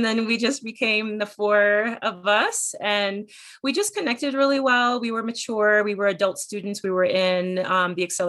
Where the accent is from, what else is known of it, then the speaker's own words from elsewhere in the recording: New York, United States; moved away as an adult; now in Colorado, United States; So I am also from New York. However, after I passed my boards last year, actually, I'm the last one to have graduated. And I passed my boards last June, actually. I packed everything up, went to Colorado.